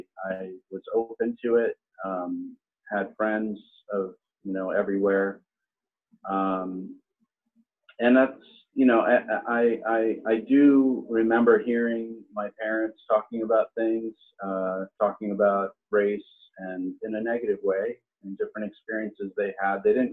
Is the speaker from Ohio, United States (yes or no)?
no; Milwaukee, Wisconsin, United States; I grew up in Wisconsin, in Milwaukee. Very white neighborhood, not very much exposure to other races until about seventh grade.